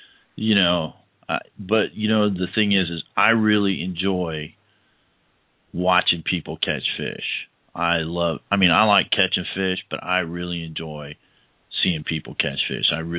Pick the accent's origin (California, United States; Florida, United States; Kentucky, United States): Florida, United States; Hialeah; born there; now in Atlanta, United States; Remember that I live in Atlanta, so, but I'm a native Floridian. I was born in Hialeah Hospital, so I'm belong down there.